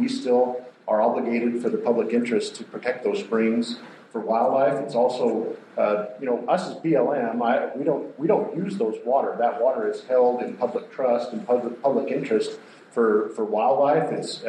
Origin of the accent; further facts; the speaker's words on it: Holden, United States; But I grew up in Miller County. I'm from Holden. I live in Holden. I've lived there for a long time.